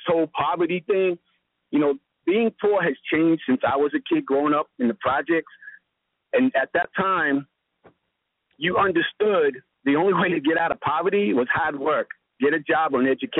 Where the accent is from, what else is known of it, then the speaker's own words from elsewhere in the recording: Boston, Massachusetts, United States; I'm a little bothered by that only because I'm an American, and I can pretty much go anywhere in this country, and to be called an outsider is kind of offensive just because I was raised in Boston.